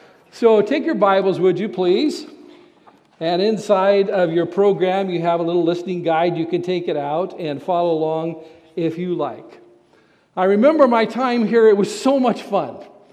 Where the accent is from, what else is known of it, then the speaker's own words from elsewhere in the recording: Wenatchee, Washington, United States; I grew up in Wenatchee, so I'm very familiar with orchards.